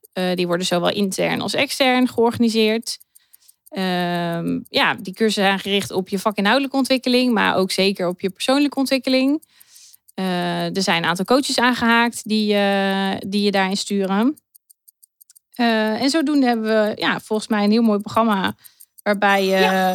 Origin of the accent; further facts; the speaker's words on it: Utrechtse Heuvelrug, Utrecht, Netherlands; Ik ben 29 jaar. Ik ben geboren en getogen in Utrecht-Heuvelrug.